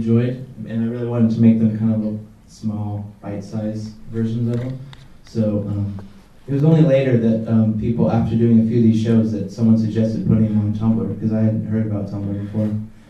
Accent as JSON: {"language": "English", "town": "San Francisco", "region": "California", "country": "United States", "said": "I'm from San Francisco originally"}